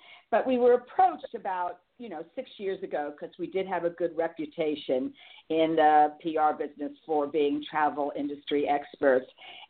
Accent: Miami, Florida, United States; Well, I'm actually from Miami. And my dad relocated, my dad and mom relocated from New York to Miami so that my father could work in the airline industry

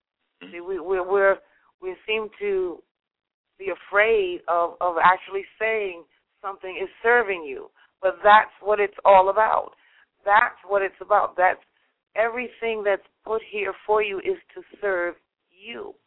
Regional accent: New York City, New York, United States; And being a New Yorker, I know we take it for granted because most people in New York City don't even see the sky.

